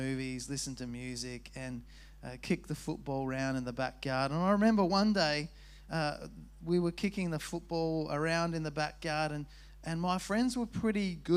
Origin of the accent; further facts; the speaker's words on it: Fulham, London, United Kingdom; And I grew up in Fulham, and there was more soccer there.